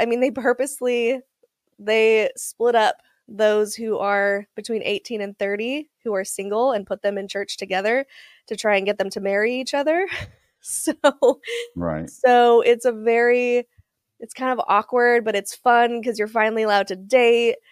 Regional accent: Utah, United States; I was born and raised in Utah. So in the middle of all of the Mormons, yeah. Pretty much in the middle of nowhere. I wasn't even in Salt Lake. I was further north, closer to Idaho. So it was a very, very small town, is a small town.

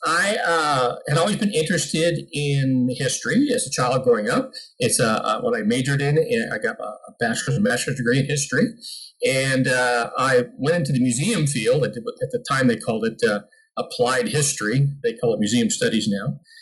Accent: Arizona, United States; You know, I'm from Arizona, and we lived here now in New Mexico for about 20 years.

